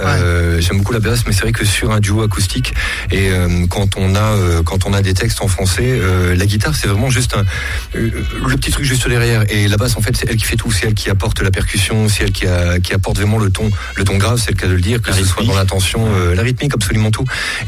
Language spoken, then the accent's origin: French; northern France, France; Je suis pas originaire de la Nièvre, je suis arrivé dans les années au milieu des années 90, 95, 96, je viens du nord de la France.